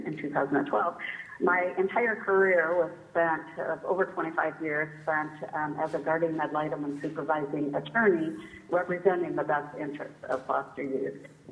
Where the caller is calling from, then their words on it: Anchorage, Alaska, United States; I'm calling from Anchorage.